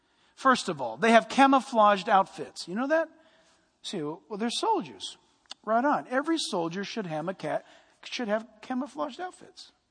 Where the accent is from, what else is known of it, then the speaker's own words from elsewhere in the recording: California, United States; Hi, we're from California. We know a little bit something about earthquakes